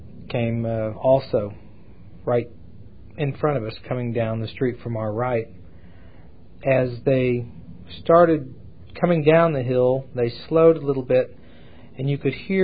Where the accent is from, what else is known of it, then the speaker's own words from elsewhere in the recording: Dallas, Texas, United States; I'm originally from Dallas, Texas. I was born in 1957